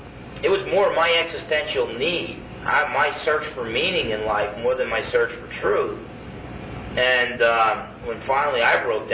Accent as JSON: {"language": "English", "region": "New Jersey", "country": "United States", "said": "But they just thought it was neat that I came from New Jersey, that I used to be a Marine."}